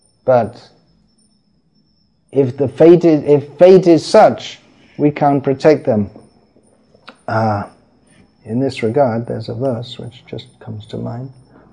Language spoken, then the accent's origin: English; England, United Kingdom; certainly where I grew up in England, there are thousands and thousands of young boys who play soccer.